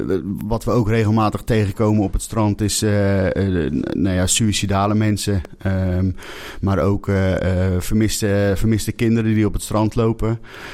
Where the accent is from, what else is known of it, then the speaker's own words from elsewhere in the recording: Katwijk, South Holland, Netherlands; dan kunnen we zeggen, we zijn geboren en getogen in Katwijk